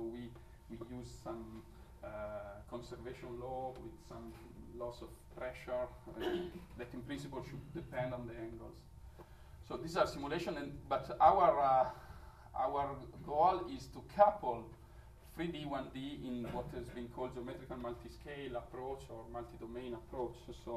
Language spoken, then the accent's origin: English; Italy; English is a second language; I'm from Italy, so soccer is a religion.